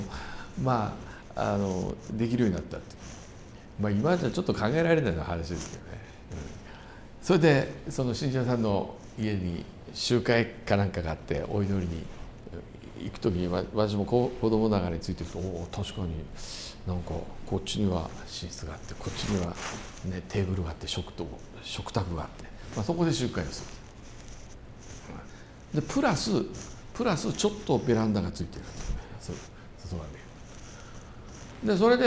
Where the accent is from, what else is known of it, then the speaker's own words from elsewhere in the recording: Hitachi, Ibaraki, Japan; 私の地元はもう日立ですからね